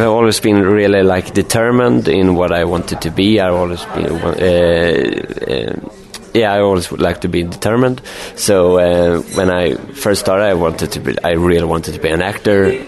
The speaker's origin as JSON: {"language": "English", "country": "Sweden", "said": "I'm from Sweden."}